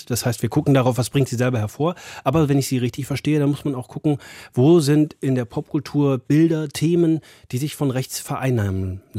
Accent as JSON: {"language": "German", "region": "North Rhine-Westphalia", "country": "Germany", "tie": "born or raised there", "said": "Ich bin auf dem Land groß geworden in NRW"}